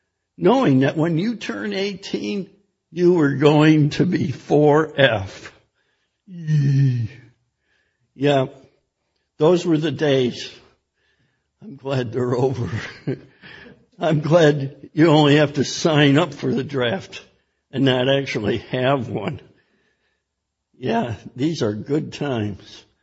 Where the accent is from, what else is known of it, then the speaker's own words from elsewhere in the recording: Ann Arbor, Michigan, United States; They even knew I was from Ann Arbor when I got to basic training.